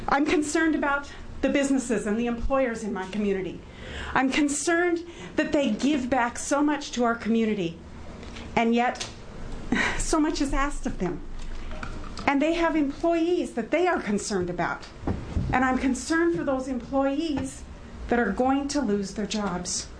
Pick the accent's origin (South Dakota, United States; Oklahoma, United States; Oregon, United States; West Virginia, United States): Oregon, United States; Nyssa; I am from Nyssa, Oregon, 480 plus miles and one time zone away from this location.